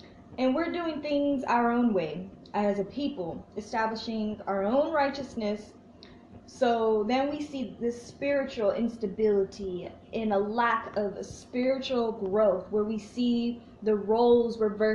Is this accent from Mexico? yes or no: no; Atlanta, Georgia, United States; now in Chicago, United States; Okay, I came from Atlanta and I'm out here in Chicago, and let me tell you, it's not better.